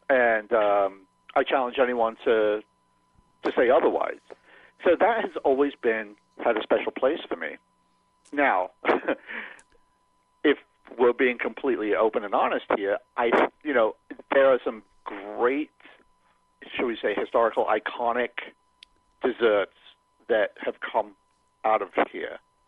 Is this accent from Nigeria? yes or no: yes; Nigeria; also born or lived in England / Detroit; now in New Orleans, United States; I was born and raised in West Africa, in Nigeria. Then I lived in England and basically traveled all over Europe. Then I moved to the States, to Detroit.